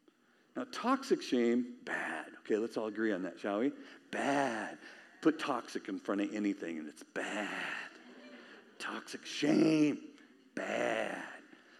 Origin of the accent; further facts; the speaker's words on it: California, United States; I'm from California. I don't know any Ohio State fans.